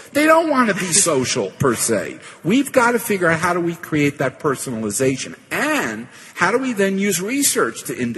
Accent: New York, United States; Somebody asked why I was wearing these very bright sneakers. I'm from New York. Is anyone else here from the New York area?

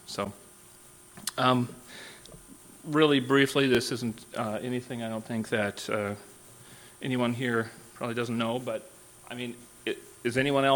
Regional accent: Minnesota, United States; And I'm from Minnesota, so it means a lot that you're here.

